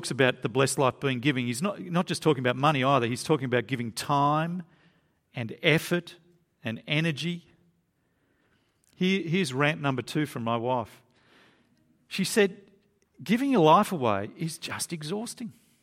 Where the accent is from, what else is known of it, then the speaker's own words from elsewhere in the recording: Australia; I'm an Australian. I love my coffee, okay?